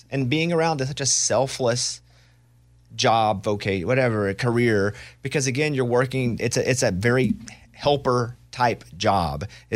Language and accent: English; Arkansas, United States; I'm from Arkansas. Some of the accent just doesn't go away. Like it lives within me. It is who I am.